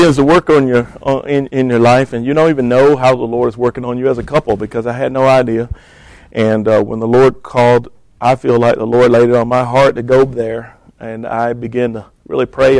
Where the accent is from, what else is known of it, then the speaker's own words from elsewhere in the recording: Sparta, Georgia, United States; also born or lived in Atlanta; I was born in Sparta, Georgia, which is where our church, Harvesters Baptist Church, is. I grew up there, went to school, left Sparta, went to Atlanta, and met my wife and started a family there